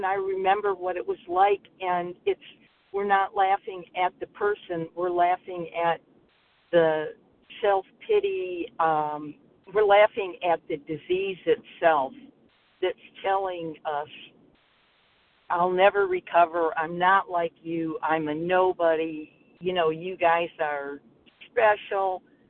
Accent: Georgia, United States; I'm from Georgia

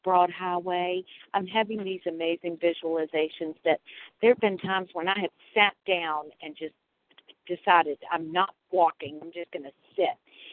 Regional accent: Virginia, United States; I'm from Virginia

